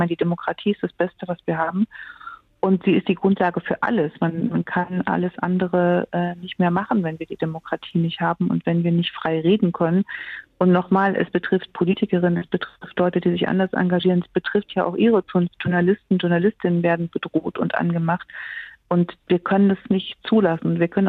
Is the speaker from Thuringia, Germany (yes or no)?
yes; Thuringia, Germany; In meinem Heimatland Thüringen ist einem Kommunalpolitiker das Haus angezündet worden.